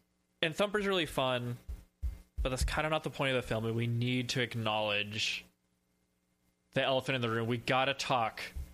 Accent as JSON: {"language": "English", "region": "Texas", "country": "United States", "tie": "born or raised there", "said": "Because I grew up in South Texas. We eat deer."}